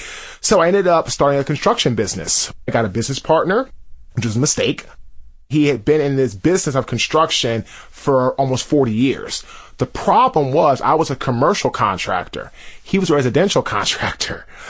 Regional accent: Washington, District of Columbia, United States; I'm 37 years old. I'm from Washington, D.C.

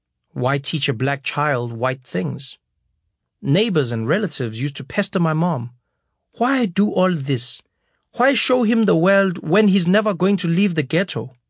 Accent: Soweto, Gauteng, South Africa; born or raised there

